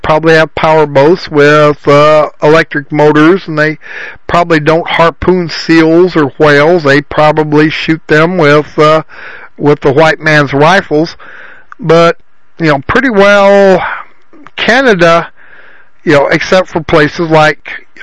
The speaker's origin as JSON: {"language": "English", "region": "South Dakota", "country": "United States", "tie": "born or raised there", "said": "where I was raised around South Dakota"}